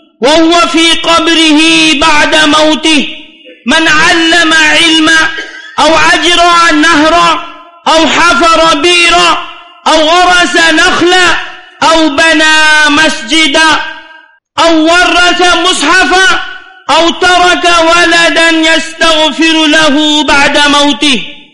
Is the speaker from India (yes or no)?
yes; India; Arabic is a second language; إن مساحات شاسعة من الأراضي المعروفة باسم الوقف منتشرة في بلادنا الهند